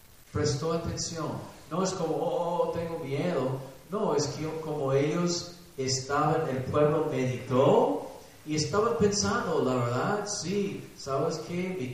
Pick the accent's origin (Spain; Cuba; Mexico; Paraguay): Mexico; pero somos mexicanos, ¿y qué? Aguantamos. Yo tengo 19 años viviendo aquí y nunca he tenido aire acondicionado